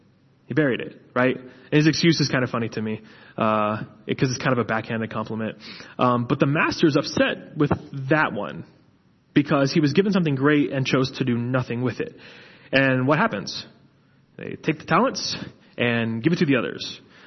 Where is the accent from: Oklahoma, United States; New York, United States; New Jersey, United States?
Oklahoma, United States; Jim Thorpe is from my home state. He's from Oklahoma.